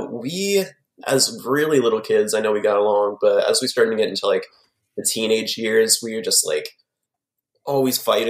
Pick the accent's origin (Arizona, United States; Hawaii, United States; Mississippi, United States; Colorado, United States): Arizona, United States; Probably when I was like, I must have been like 3 or 4. We moved when I was a really little kid.